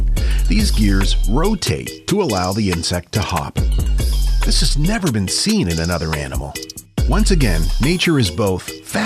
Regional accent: Pennsylvania, United States; We're from Pennsylvania, and this was before he met me

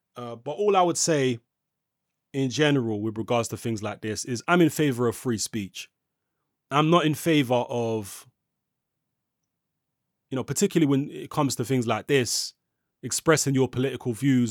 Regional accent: United Kingdom; growing up in Britain

